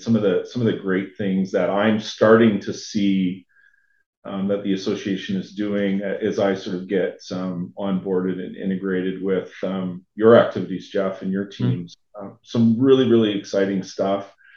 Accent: Sault Ste. Marie, Ontario, Canada; I was born and raised in Sault Ste. Marie, Ontario, Canada, which actually borders the Upper Peninsula of Michigan.

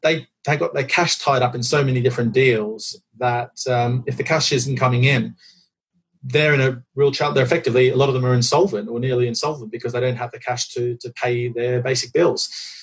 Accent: Australia; me being an Aussie, I've been calling people in Australia.

